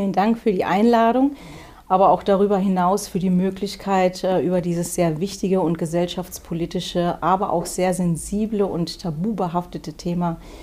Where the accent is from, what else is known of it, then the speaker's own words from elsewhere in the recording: North Rhine-Westphalia, Germany; also born or lived in Greece; Ursprünglich komme ich aus Griechenland. Also meine Mutter war Deutsche, mein Vater war Grieche. Ich bin in Griechenland geboren worden und mit 6 sind wir dann von Griechenland ins Ruhrgebiet, also so knallhartes Ruhrgebiet. Da bin ich viele Jahre groß geworden als Pottkind.